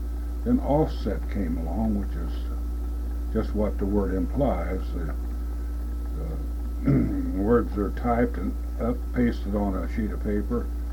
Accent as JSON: {"language": "English", "town": "Cannelton", "region": "Indiana", "country": "United States", "tie": "born or raised there", "said": "No, I started out in Indiana, in southern Indiana, in my hometown of Canelton, Indiana."}